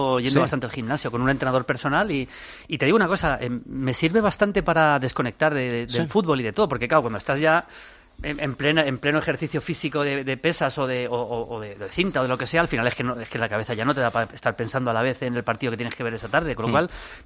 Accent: Madrid, Community of Madrid, Spain; Sí, yo soy de Madrid. Mis padres son de Madrid. y tres de mis cuatro abuelos son de Madrid.

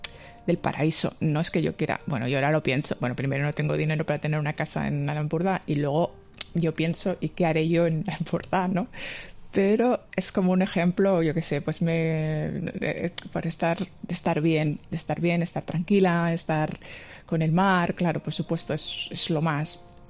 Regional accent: Catalonia, Spain; Yo soy bilingüe en Cataluña, básicamente todo el mundo y de mi generación somos todos bilingües

